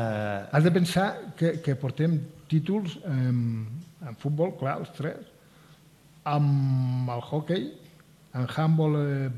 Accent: Aragon, Spain; now in Catalonia, Spain; Jo quan vaig a l'Aragó, jo sóc aragonès i quan vaig a l'Aragó... Em sento molt català, eh? Em sento tan català

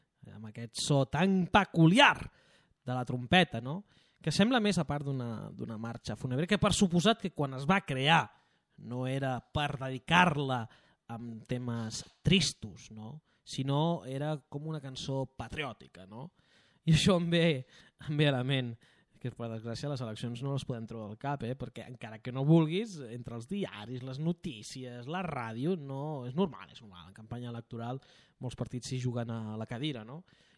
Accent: Catalonia, Spain; i sóc més català que ningú.

